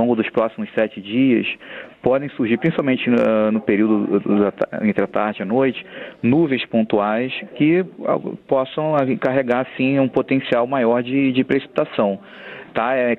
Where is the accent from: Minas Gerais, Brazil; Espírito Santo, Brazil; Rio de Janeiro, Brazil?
Rio de Janeiro, Brazil; Angra dos Reis; now in Brasília, Brazil; eu vim para Brasília exatamente nesse período, ano passado, e era assim mesmo. Eu vim do Sudeste, Angra dos Reis, né, litoral sul do Rio de Janeiro